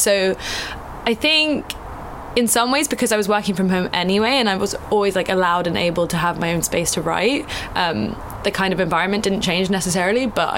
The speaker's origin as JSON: {"language": "English", "region": "London", "country": "United Kingdom", "tie": "born or raised there", "also_born_or_lived": "South Africa / Mexico City, Mexico", "said": "I was born in South Africa, lived in Mexico City, and then raised in London. So having South African parents and kind of always feeling a little bit international"}